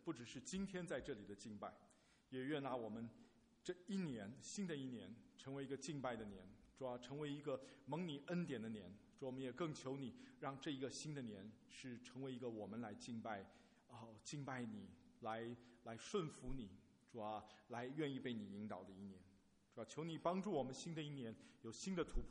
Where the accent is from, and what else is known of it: China